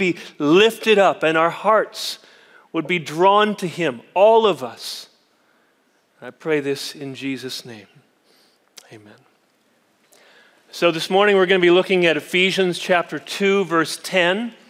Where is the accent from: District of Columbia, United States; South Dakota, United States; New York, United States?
South Dakota, United States; If you were to go with me to my home state of South Dakota and drive along Interstate 90, well, somebody knows South Dakota here.